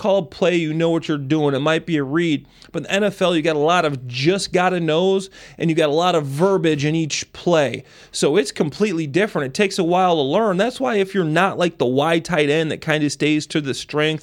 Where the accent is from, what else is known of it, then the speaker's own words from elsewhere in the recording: Dwight, Illinois, United States; I'm from Dwight, Illinois. I don't know if any of the listeners know where that's at, Mully, but this is a town about 80 miles south of here. It's in the middle of the country, the cornfields, right?